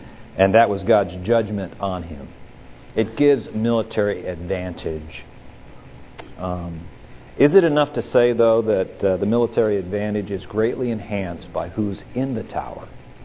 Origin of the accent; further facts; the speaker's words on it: Texas, United States; We're from Texas, so let me just say something about the Alamo.